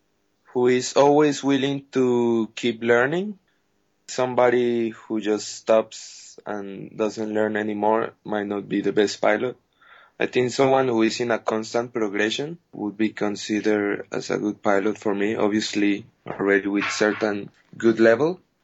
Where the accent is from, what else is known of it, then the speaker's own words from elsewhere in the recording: Colombia; English is a second language; now in Interlaken, Switzerland; I'm from Colombia. I fly for England and I live in Switzerland. Yeah, I'm a tandem pilot in Interlaken